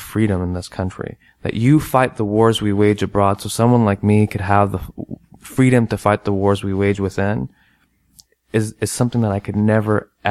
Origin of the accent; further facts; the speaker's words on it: San Diego, California, United States; born there; I was born in San Diego and I grew up in a war zone.